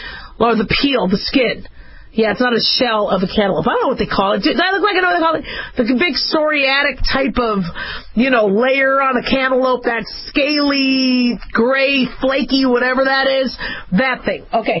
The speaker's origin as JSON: {"language": "English", "town": "Phoenix", "region": "Arizona", "country": "United States", "tie": "born or raised there", "also_born_or_lived": "Las Vegas / Los Angeles", "said": "I grew up in Phoenix and Vegas. I was born in L.A., but when I was about 6, my folks moved to Phoenix"}